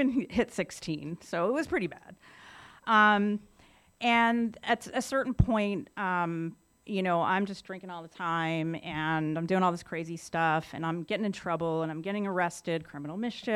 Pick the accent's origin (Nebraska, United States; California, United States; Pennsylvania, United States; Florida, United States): Pennsylvania, United States; Philadelphia; I grew up in Philadelphia, by the way.